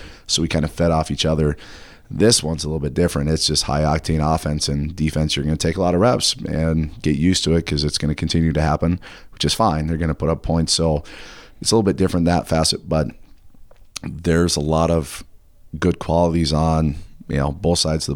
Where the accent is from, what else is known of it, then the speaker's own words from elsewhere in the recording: Iowa, United States; And, you know, I was from Iowa and had a lot of friends that played in it.